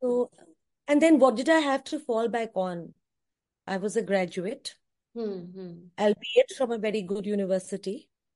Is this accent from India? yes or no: yes; Agra, Uttar Pradesh, India; I grew up in Agra, and he sent me to Delhi University, where I studied English literature.